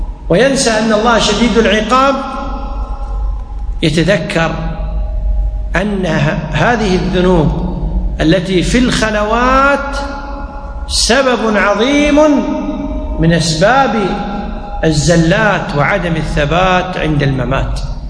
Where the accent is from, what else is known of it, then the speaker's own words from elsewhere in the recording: Kuwait; ومثل ما يقول العامة عندنا في الكويت ما عندهم إلا الحش